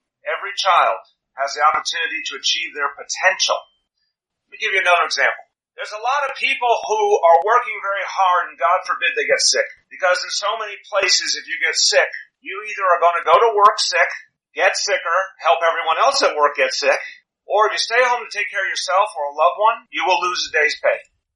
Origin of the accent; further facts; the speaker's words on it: New York, United States; Look, I'm from New York. I've watched this guy for decades.